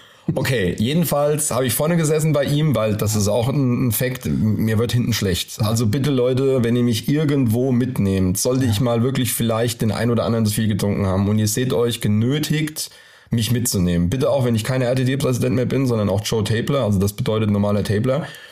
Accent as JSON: {"language": "German", "country": "Germany", "accent": "Low German", "said": "Ich rede ja Plattdeutsch, also mit meinem Papa spreche ich nur Plattdeutsch und hier versuche ich relativ gutes Hochdeutsch zu sprechen."}